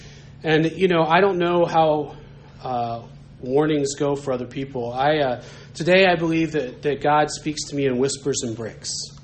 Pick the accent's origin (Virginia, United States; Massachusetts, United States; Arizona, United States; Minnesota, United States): Virginia, United States; Blacksburg; You know, I grew up in Blacksburg, and, you know, for those of you that have kids that might go to Virginia Tech, maybe this has changed, maybe not.